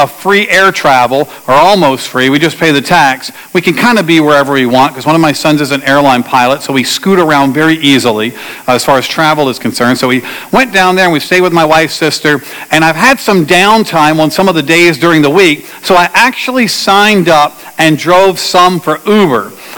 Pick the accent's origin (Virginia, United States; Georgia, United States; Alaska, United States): Virginia, United States; moved away as an adult; also born or lived in Yonkers, New York; I grew up in Virginia.